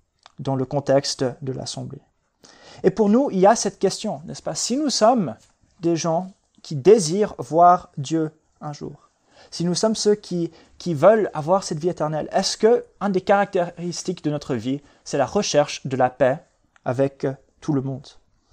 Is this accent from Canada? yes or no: no; Switzerland; Nous sommes des Suisses, pour la plupart d'entre nous.